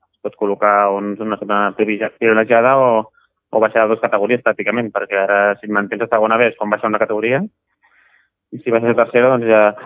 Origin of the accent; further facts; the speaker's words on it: Vilassar de Mar, Catalonia, Spain; Soc de Vilassar de Mar, soc de casa